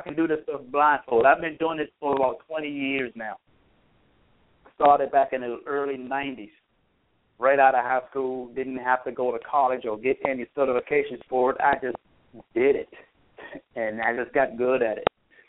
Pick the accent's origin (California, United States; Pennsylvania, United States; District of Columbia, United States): District of Columbia, United States; Washington; of course. I've been born and raised in Washington, D.C.